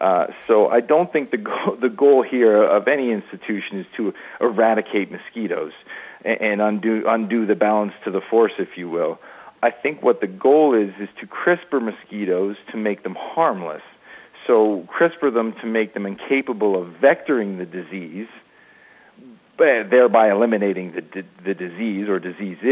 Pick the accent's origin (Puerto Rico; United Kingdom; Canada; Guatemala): Canada; now in Grand Junction, United States; Well, I'll say I'm from Canada originally. I'm born and raised in Canada